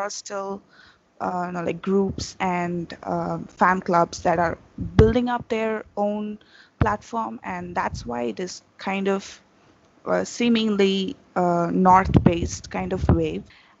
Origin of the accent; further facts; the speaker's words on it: South India, India; I'm personally from South India